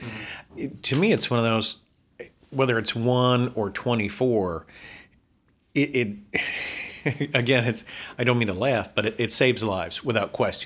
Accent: Tennessee, United States; I'm a Republican from East Tennessee. I represent the 1st District.

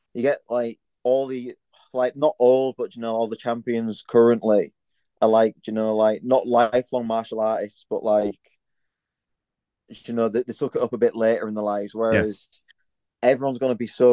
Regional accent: Hull, Yorkshire and the Humber, United Kingdom; So obviously I'm from Hull, and in Hull you have like football or rugby.

